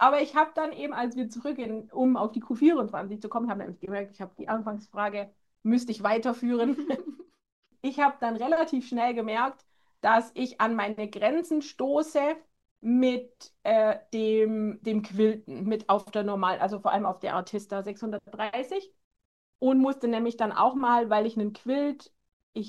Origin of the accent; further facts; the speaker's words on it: Stuttgart, Baden-Württemberg, Germany; ursprünglich komme ich ja aus Stuttgart. So als Schwabe dann dieses also Stoffe verschwenden, war so schwierig für mich.